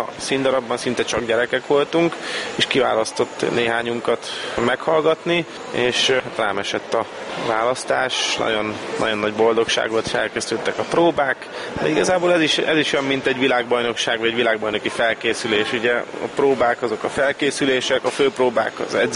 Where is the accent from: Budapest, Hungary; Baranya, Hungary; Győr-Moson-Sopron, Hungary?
Budapest, Hungary; Egy külvárosi részen, a 16. kerületben születtem, ott is nőttem föl, és a mai napig ott vagyok.